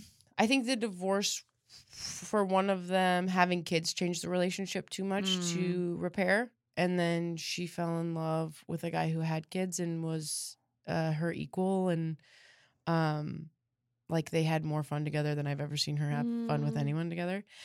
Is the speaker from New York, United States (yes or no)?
no; Denver, Colorado, United States